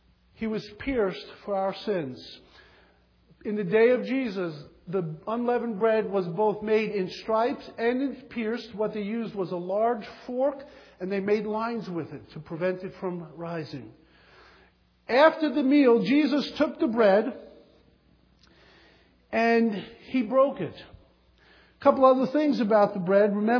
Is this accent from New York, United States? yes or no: yes; Bronx, New York, United States; Now, I grew up in the Bronx. I lived in an apartment building.